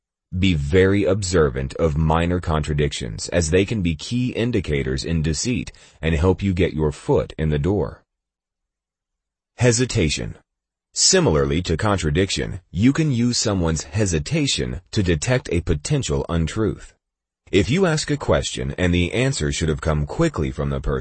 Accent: New York, United States; I'm from New York, so I speak fast.

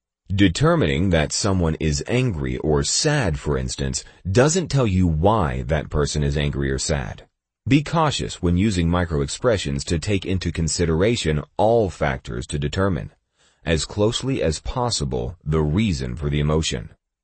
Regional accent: New York, United States; I'm from New York, so I speak fast.

